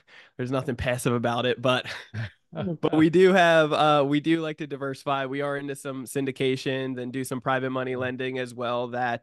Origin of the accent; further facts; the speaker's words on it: New Jersey, United States; now in San Diego, United States; I come from New Jersey originally, single parent mother, really raised three misfits. And over the years, I moved out to San Diego, California. That's where I live now.